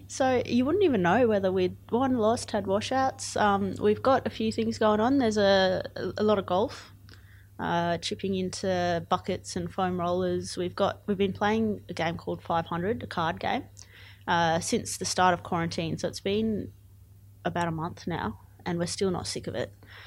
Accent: Zimbabwe; born there; So I was born in Zimbabwe. Okay. My parents were born in Zimbabwe, but on both sides, the grandparents are from India, so Gujarat. And we've maintained that Indian heritage throughout. So we're still fairly religious, still celebrate Indian events

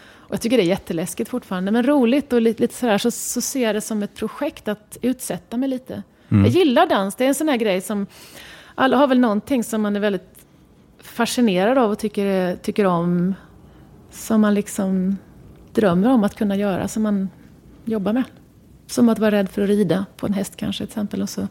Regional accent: Sweden; jag har alltid tänkt på mig själv som en svensk.

